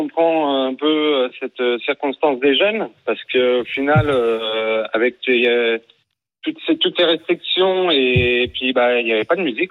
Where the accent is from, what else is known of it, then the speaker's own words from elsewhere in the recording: Annecy, Auvergne-Rhône-Alpes, France; moi je suis d'Annecy, on est allé se balader un peu en ville